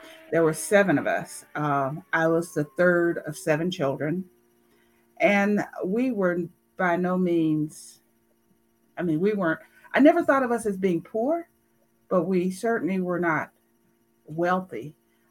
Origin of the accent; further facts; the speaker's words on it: Chattanooga, Tennessee, United States; born there; I was born on April 7th, 1951, in Chattanooga, Tennessee.